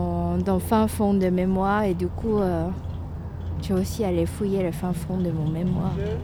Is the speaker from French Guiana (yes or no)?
no; Hong Kong; il y a quelque chose de mon enfance à Hong Kong qui est ressorti.